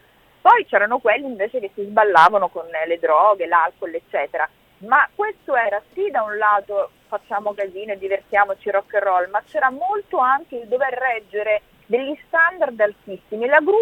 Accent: Palermo, Sicily, Italy; Alcune le ho raggiunte telefonicamente proprio da Palermo, all'epoca stavo ancora nella mia città natale

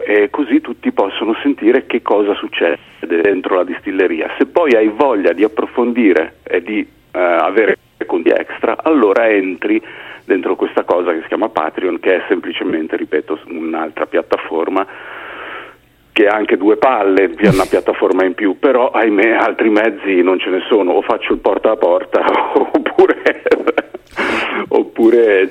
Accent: Asti, Piedmont, Italy; No, guarda, delle mie parti ce ne sono giusto un paio, mi duole dirlo, ma nessuno da Firenze in giù.

